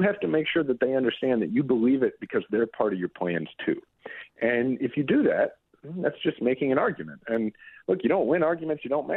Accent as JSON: {"language": "English", "country": "United States", "said": "And I find that offensive as an American."}